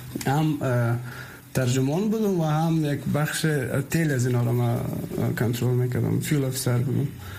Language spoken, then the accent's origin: Persian; Nijrab, Kapisa, Afghanistan; ما ولایت ما کاپیسا است، ما از نجراب هستم. اونجا ما خانه داریم، زمین داریم